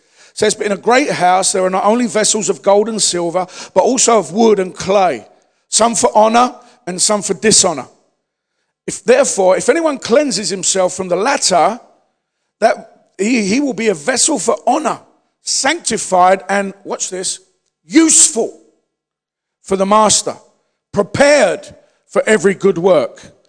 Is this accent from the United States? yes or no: no; London, United Kingdom; growing up in the East End of London